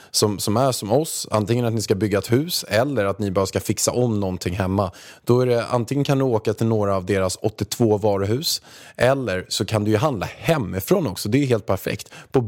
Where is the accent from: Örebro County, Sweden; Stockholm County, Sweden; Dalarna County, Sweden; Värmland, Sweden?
Stockholm County, Sweden; Haninge; jag kommer från Haninge som du vet. Och jag har, jag är uppväxt några hundra meter från Beijerbygg när det låg i Haninge förut.